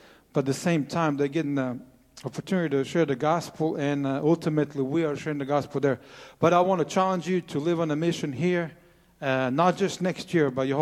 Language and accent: English; Croatia; I grew up in Croatia in a very difficult situation.